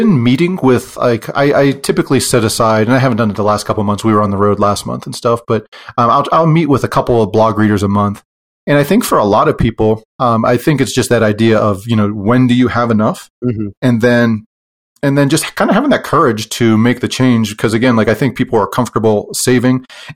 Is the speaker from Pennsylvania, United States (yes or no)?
yes; Pennsylvania, United States; now in Utah, United States; So I'm from Pennsylvania and we moved to Utah after I retired.